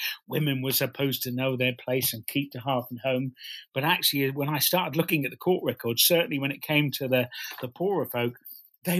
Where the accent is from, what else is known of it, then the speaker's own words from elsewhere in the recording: Norwich, East of England, United Kingdom; not only because I come from Norwich